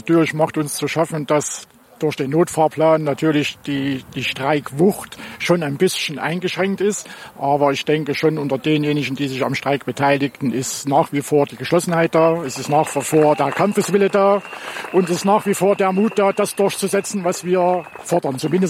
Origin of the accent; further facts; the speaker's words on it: East Germany, Germany; ich bin in der Diktatur groß geworden. Ich bin im Jahrgang 1964, ich habe die DDR erlebt